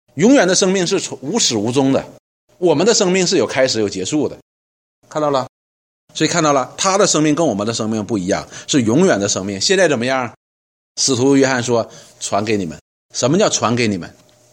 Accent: China; 我们中国人说什么耳听为虚眼见为实

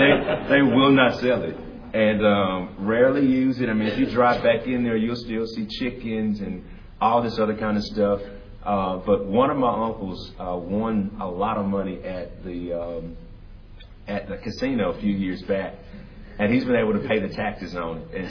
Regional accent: Jackson, Mississippi, United States; And so when we grew up in Jackson, I was talking to Ligon the other day. We went to Davis Magnet, which is right on Congress Street.

